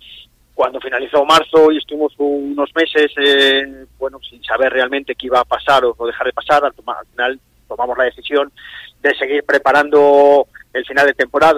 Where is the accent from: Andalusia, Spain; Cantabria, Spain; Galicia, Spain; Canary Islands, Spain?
Cantabria, Spain; Ramales de la Victoria; Soy de Ramales y vivo en Ramales, sí.